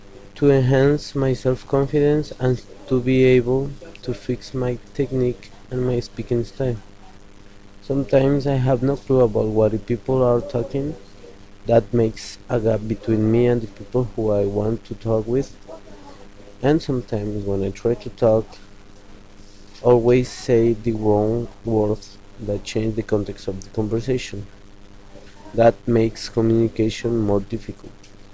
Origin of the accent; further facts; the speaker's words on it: Guatemala; English is a second language; moved away as an adult; now in San Diego, United States; I'm from Guatemala. I'm 23 years old. I have been living in San Diego for 6 months.